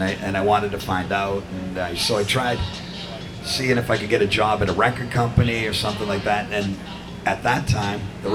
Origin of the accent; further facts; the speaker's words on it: Boston, Massachusetts, United States; also born or lived in Norwood; play Fenway Park as a kid growing up in Norwood and Boston and all the neighborhoods. I lived two blocks that way on Queensbury Street for the longest time when I was a kid